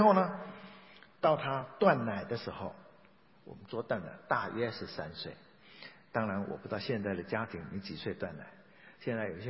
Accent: Taiwan; 我们台湾人闽南人的说法是一夜长一寸的哦

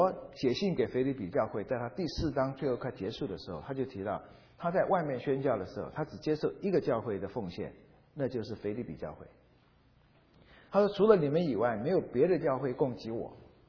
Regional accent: China; 或者我们中国人习惯性就皇帝叫做钦差大臣

